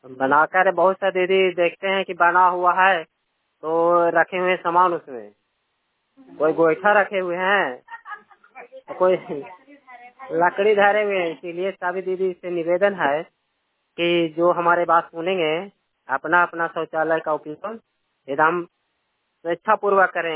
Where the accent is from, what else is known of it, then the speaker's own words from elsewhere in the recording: Hilsa, Bihar, India; हिलसा थाना नालंदा जिला की निवासी हूँ।